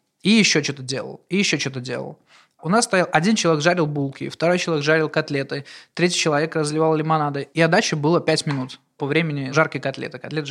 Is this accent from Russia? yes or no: no; Belarus; и я сам белорус. И в итоге я вернулся в Беларусь, заехал к родителям.